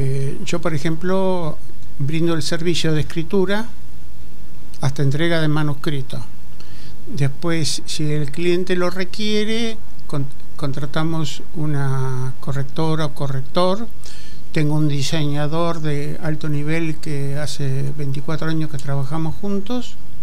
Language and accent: Spanish; Buenos Aires, Argentina; Yo soy nacido y criado en Capital, en la ciudad de Buenos Aires.